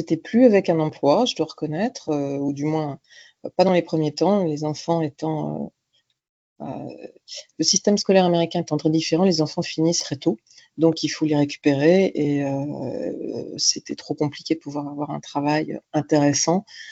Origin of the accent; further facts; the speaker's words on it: France; j'ai une vie, en fait, en France, une première vie en France. J'ai grandi en France, j'ai fait mes études en France, dans une superbe école de commerce à Lille, à l'EDEC. Et puis, je me suis mariée avec un Français.